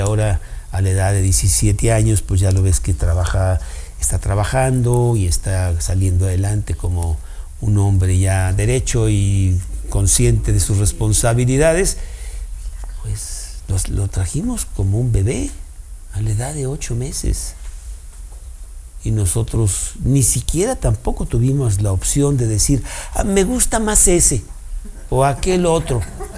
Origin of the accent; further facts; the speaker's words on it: Mexico; born there; A mí no me preguntaron que si yo quería nacer en México y hablar español. ¿Por qué no nací en Alemania?